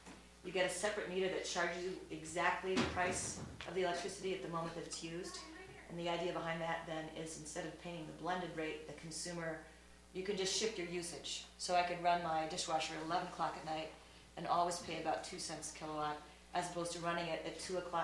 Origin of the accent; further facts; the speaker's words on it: West Coast, United States; moved away as an adult; now in Chicago, United States; And so I'm doing this because I am originally from the West Coast, I've been 26 years in Chicago. It's trying to make the transition back